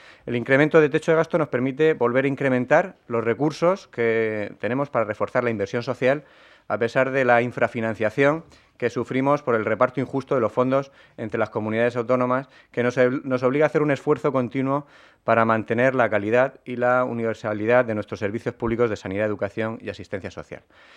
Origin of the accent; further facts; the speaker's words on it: Region of Murcia, Spain; Los murcianos no nos merecemos este maltrato financiero por parte del Estado, tratados como españoles de segunda